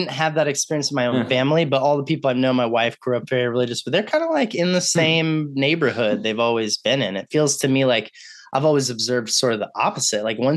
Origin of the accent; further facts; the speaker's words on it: Dallas, Texas, United States; also born or lived in Austin; I moved to Austin in, I don't know, I think it was like 4th or 5th grade. And I was originally from the Dallas area. I don't tell anyone I'm from Dallas ever